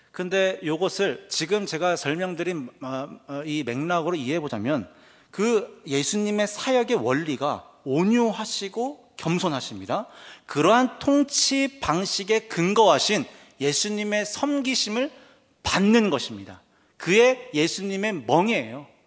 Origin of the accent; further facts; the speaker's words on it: Jeju, South Korea; 전 고향이 제주도입니다. 한라산 등산을 이제 자주 엄청나게 하죠.